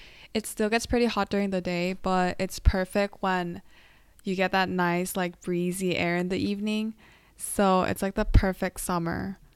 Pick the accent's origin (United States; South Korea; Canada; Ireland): South Korea; I was so used to seeing like babies bundled up all year round because I grew up in Korea.